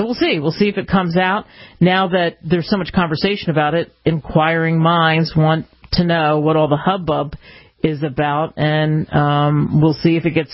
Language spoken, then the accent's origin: English; Cherry Hill, New Jersey, United States; I grew up in Cherry Hill.